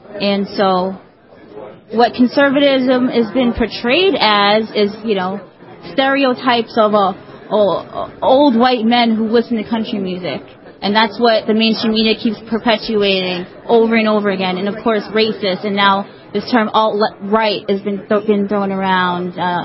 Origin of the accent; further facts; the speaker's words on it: New York, United States; And I'm mixed race, and my family has given me flack, of course. And I'm a New Yorker, and I've gone to college.